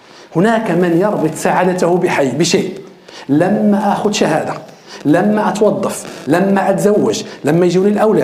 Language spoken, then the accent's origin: Arabic; Morocco; وكثير من الدورات هنا عندنا في المغرب تقام